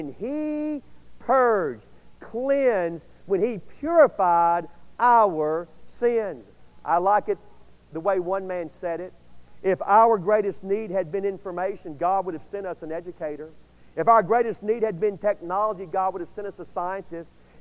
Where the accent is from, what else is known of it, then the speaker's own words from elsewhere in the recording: Atlanta, Georgia, United States; When I was a little boy, growing up in Atlanta, Georgia, my grandparents and my mom and dad, and also the church that I attended